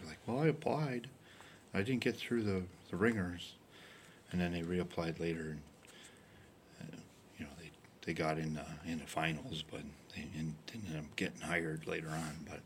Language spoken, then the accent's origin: English; Michigan, United States; also born or lived in North Dakota; Where I grew up in Michigan, in the UP, where you get 200 inches of snow every year.